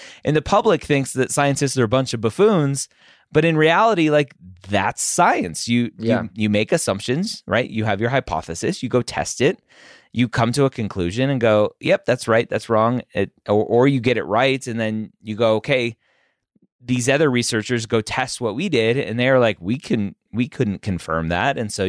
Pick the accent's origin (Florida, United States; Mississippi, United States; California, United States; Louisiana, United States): Florida, United States; I grew up in Florida, and you're always taught to like keep the dogs away from the lake so that the gators don't get them.